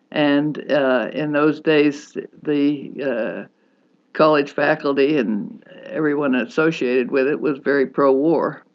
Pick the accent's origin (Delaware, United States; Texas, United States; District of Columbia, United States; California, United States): District of Columbia, United States; Washington; born there; I was born in 1925 in Washington, D.C., Northwest Washington.